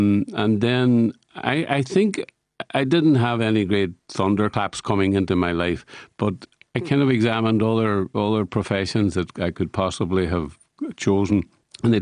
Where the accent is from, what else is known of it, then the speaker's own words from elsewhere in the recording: Buncrana, Ulster, Ireland; Well, Buncrana is one of those places in the world that is attached to two geographic places. We're Donegal, but we're also very Derry, in the sense that we're about a few miles from Derry City